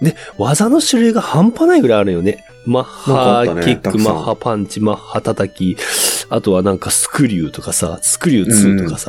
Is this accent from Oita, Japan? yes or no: no; Osaka, Japan; で、これ面白いんが、僕の地元の大阪が舞台で